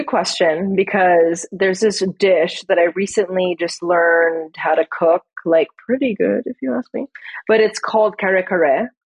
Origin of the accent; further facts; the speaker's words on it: Philippines; Yes, I am Filipina. Okay. Proud Filipina.